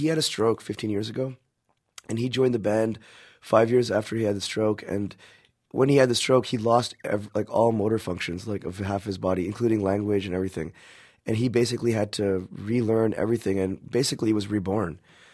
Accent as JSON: {"language": "English", "town": "Montreal", "region": "Quebec", "country": "Canada", "tie": "born or raised there", "said": "I was born and raised in Montreal, which is I'm very happy because the French part of me has a lot to do with why I am a punk rock man."}